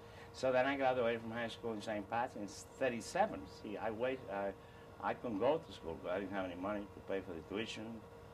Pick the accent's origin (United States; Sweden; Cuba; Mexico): Cuba; You know, my dad was mayor of my hometown in Cuba.